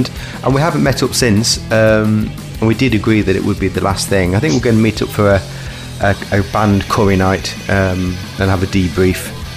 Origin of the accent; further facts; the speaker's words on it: Kirkby, North West England, United Kingdom; I quite like the fact that it's from Kirkby, my hometown.